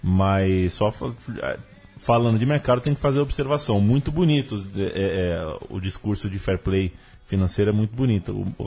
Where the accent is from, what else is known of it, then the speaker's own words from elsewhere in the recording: Monaco; Eu sou do Principado, né?